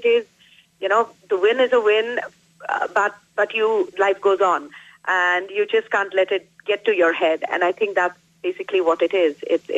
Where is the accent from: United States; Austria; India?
India; I grew up in India, and that's my foundation, and I try to celebrate it as much as possible.